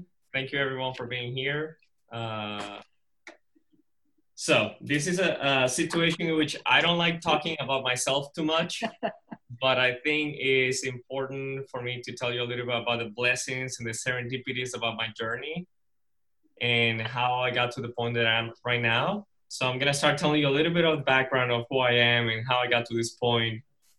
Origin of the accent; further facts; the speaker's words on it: south plains, Venezuela; English is a second language; moved away; I'm from Venezuela originally. And while I was in Venezuela, I'm from what I like to call the Texas of Venezuela. It's the South, it's plains, it's cows, cattle, and all that.